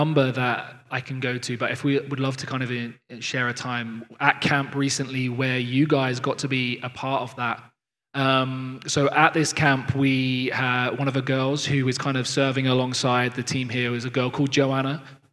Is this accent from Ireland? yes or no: no; United Kingdom; now in London, United Kingdom; Phoebe and I are not from London originally. We grew up outside of London and moved